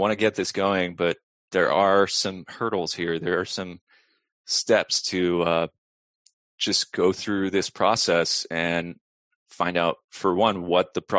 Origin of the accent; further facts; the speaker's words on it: Laguna Hills, California, United States; Believe it or not, I grew up in Orange County. I lived there in Laguna Hills for a long time.